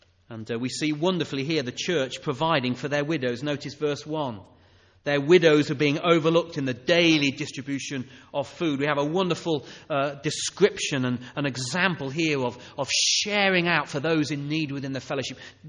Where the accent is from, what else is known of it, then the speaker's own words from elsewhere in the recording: England, United Kingdom; We make a big mistake if we think that all Christianity should just be as we English people do it.